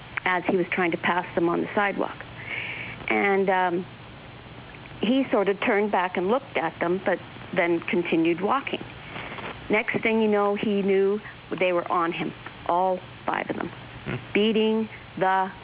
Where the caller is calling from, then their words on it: Calgary, Alberta, Canada; Yeah, I'm calling from Calgary as well